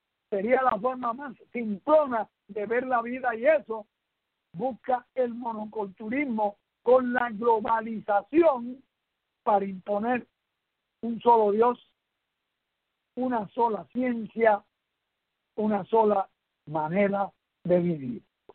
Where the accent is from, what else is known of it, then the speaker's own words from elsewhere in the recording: Puerto Rico; Somos mestizos, somos puertorriqueños, casus puertorricensis.